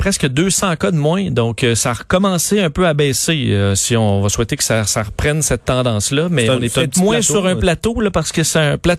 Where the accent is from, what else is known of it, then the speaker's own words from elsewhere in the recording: Sainte-Foy, Quebec, Canada; Je viens de Sainte-Foy.